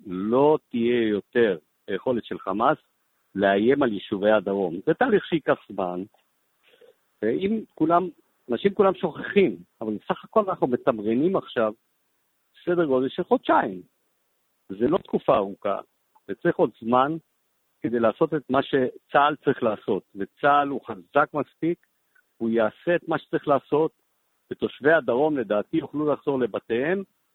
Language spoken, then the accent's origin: Hebrew; Northern District, Israel; born there; ואני נולדתי בצפון, ואני מכיר את הצפון היטב